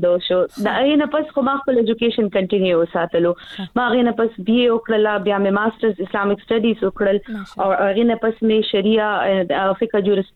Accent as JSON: {"language": "Pashto", "town": "Peshawar", "region": "Khyber Pakhtunkhwa", "country": "Pakistan", "tie": "born or raised there", "moved": "as an adult", "said": "زه کله واده شولم نو زه د پیښور نه د یو ډیر ګڼ کور نه د ډیرو وروڼو خویندو نه او د یو کلی لکه د مور پلار د ژوند نه زه ووتم زه کلي ته لاړم"}